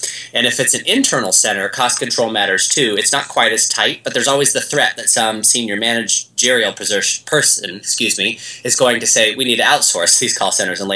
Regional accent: Oregon, United States; So, I'm from the Pacific Northwest of the United States. Uh-huh. Grew up in Oregon.

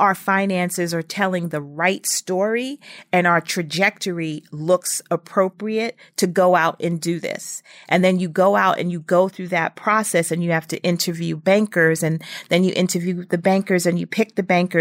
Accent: Brooklyn, New York, United States; he liked the fact that I was from Brooklyn and from his neighborhood.

